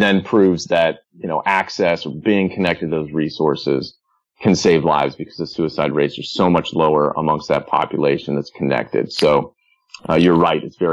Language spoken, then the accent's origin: English; Utah, United States; being a Utah boy. I'm from Utah.